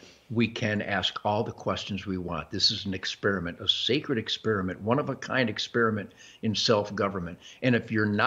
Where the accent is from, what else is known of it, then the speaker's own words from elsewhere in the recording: Detroit, Michigan, United States; I'm just a guitar player. I was born and raised in Detroit.